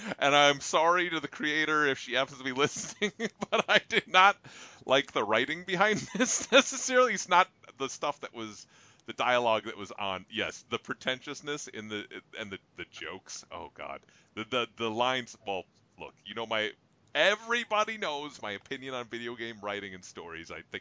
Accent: Minnesota, United States; I grew up in Minnesota, so we watched movies like, you know

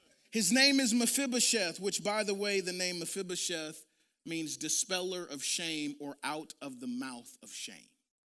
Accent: Shreveport, Louisiana, United States; I don't know about you, but I'm from Shreveport, Louisiana.

